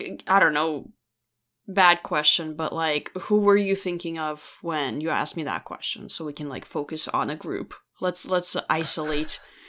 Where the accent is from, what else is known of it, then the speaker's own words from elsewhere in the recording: New York, United States; We're from New York is what I meant to say.